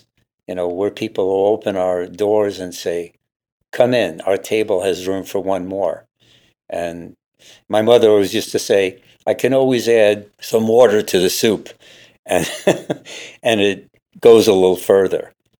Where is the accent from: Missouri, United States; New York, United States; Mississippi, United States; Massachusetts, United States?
New York, United States; So I grew up in New York and, you know, and I learned a lot from living in an Irish neighborhood, from living in an Italian neighborhood